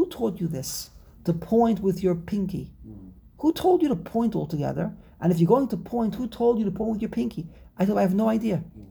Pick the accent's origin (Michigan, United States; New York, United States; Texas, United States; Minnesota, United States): New York, United States; New York City; But Rabbi Mayevsky and I were East Siders. We come from the East Side, the Lower East Side, we pointed.